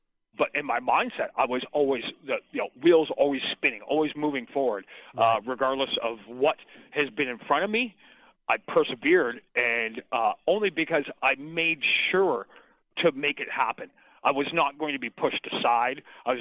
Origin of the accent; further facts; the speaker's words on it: Canada; And so me being Canadian